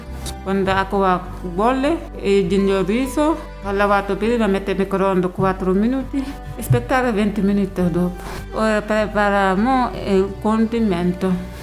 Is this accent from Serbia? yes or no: no; Touba, Diourbel, Senegal; Italian is a second language; now in Cagliari, Italy; vengo da Senegal, è paese di Tuba. Sono qui in Sardegna a Cagliari, 15 anni.